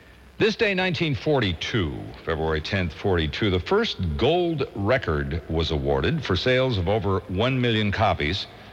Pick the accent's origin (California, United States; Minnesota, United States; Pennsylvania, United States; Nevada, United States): Minnesota, United States; Savage; My cousin Maynard, back in my hometown of Savage, Minnesota